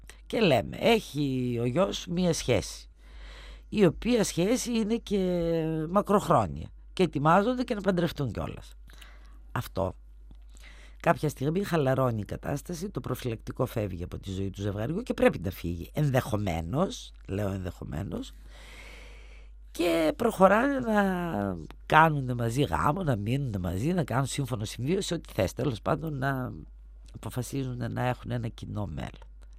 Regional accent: Greece; Και λέω η απολύτιστη, αλλά έρχομαι από την Ελλάδα.

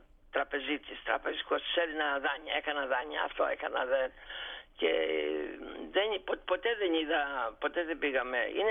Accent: Magoula, Peloponnese, Greece; στη Μαγούλα, εκεί εγώ γεννήθηκα, στη Μαγούλα έξω από τη Σπάρτη

